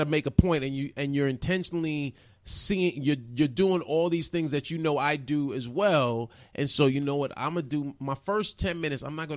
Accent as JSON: {"language": "English", "region": "New York", "country": "United States", "said": "And I'm from New York, and you know I used to go to the Disco Fever where hip hop first"}